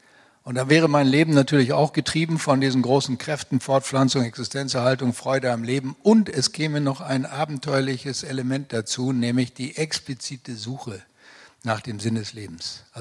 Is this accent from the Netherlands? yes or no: no; Swakopmund, Erongo, Namibia; in meinem Heimatort in Zwakopmund wiederholen oder sagen wir mal in Kapstadt.